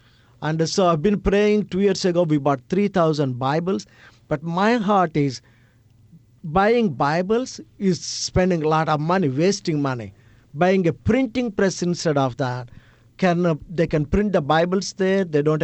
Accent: India; English is a second language; One of the poorest countries that I have seen as an Indian.

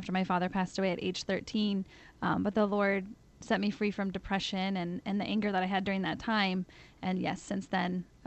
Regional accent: Seattle, Washington, United States; Seattle, Washington.

